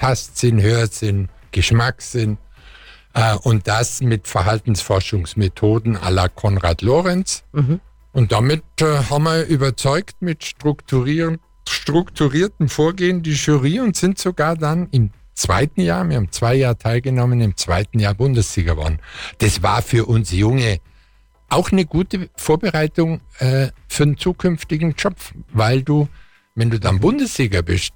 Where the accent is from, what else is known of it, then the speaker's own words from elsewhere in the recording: Lindenberg im Allgäu, Bavaria, Germany; Ich bin gebürtiger Allgäuer, gebürtig in Lindenberg im Westallgäu. Dort auch aufgewachsen als sechstes Kind.